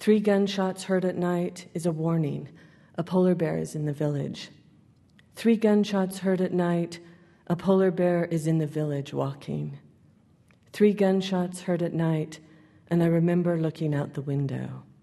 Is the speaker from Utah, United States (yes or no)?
yes; Salt Lake City, Utah, United States; moved away; I grew up in Salt Lake. We left.